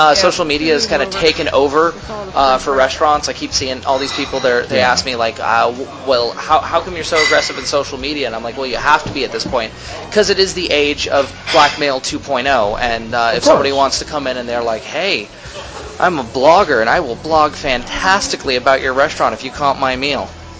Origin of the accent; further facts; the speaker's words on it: Midwest, United States; but then again, I'm from the Midwest